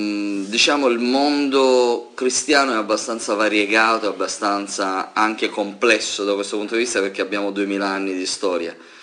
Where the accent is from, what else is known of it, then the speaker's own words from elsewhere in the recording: Sicily, Italy; quindi credo che la cosa più importante è che si dice dalle nostre parti in Sicilia